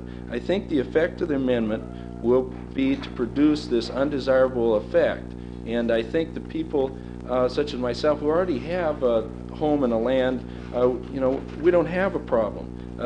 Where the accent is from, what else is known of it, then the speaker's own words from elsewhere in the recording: Alaska, United States; born there; seeing as I was born in Alaska, I'm probably going to be ahead of a lot of people